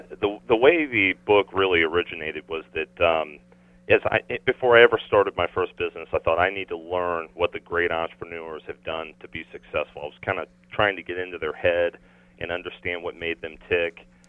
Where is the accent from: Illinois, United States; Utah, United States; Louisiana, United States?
Illinois, United States; Collinsville; I born and raised in Collinsville, Illinois, just outside St. Louis, about 10 minutes or so.